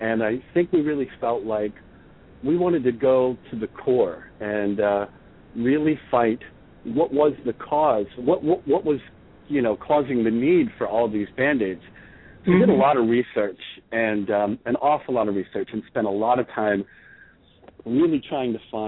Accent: Reading, Pennsylvania, United States; I was raised outside of Reading, Pennsylvania, and Reading is just a textbook example of everything that's wrong with capitalism.

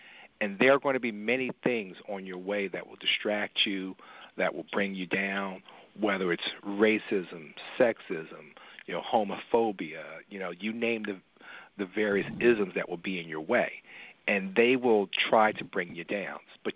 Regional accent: Philadelphia, Pennsylvania, United States; when I was growing up in North Philadelphia

